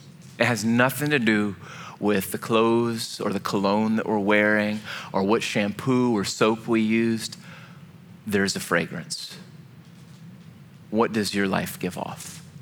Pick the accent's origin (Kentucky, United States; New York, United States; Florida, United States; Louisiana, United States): Louisiana, United States; And if you know anything growing up in Southwest Louisiana, you know this, that alcohol affects some people.